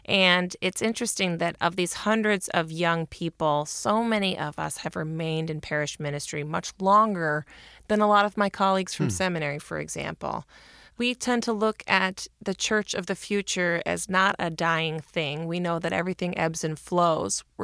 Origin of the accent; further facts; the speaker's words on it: Pittsburgh, Pennsylvania, United States; You know, growing up in Pittsburgh, Fred Rogers was definitely a celebrity about town.